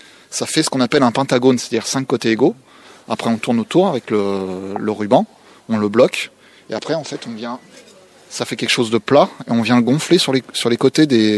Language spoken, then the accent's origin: French; Normandy, France; Non, je suis normand, en fait.